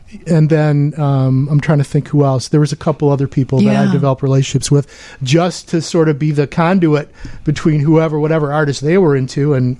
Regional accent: Oak Park, Michigan, United States; No, I'm born and raised in the Detroit area.

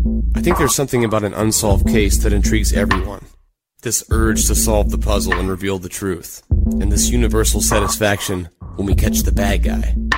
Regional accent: Atlanta, Georgia, United States; Hey guys, I'm a filmmaker from Atlanta, and I'm thinking about doing a documentary on Tara's case.

